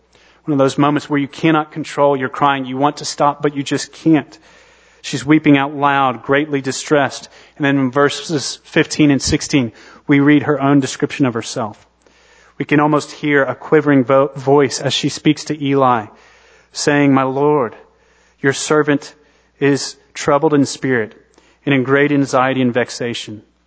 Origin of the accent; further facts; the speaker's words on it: United States; telling me how, as an American, I was loud and wordy.